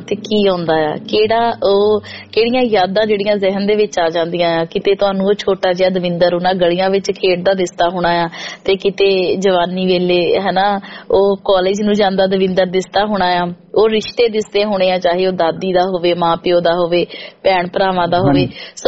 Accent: Punjab, India; ਮੈਂ ਦੁਆਬੇ ਤੋਂ ਤੇ ਸਾਡੇ ਦੁਆਬੇ ਵੱਲ ਜਿਹੜਾ ਬਾਈ ਜ਼ਿਆਦਾ ਨਹੀਂ ਕਹਿੰਦੇ, ਵੀਰ ਜੀ ਜਾਂ ਭਾਜੀ ਕਹਿੰਦੇ ਆ

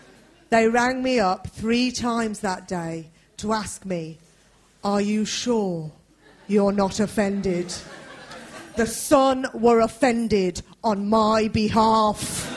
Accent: Birmingham, West Midlands, United Kingdom; When I was growing up in Birmingham, I saw graffiti once in big letters.

